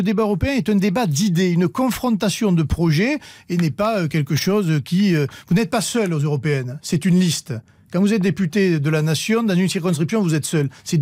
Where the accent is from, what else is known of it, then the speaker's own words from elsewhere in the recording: France; Moi, je suis français, je m'occupe de mon pays.